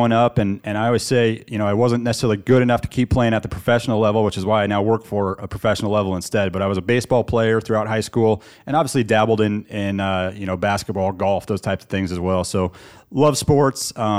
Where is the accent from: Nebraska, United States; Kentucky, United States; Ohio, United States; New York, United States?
Nebraska, United States; Lincoln; had a ton of fun growing up in Lincoln. Just a great place to grow up, great community, and really enjoyed, you know, spending my younger years there.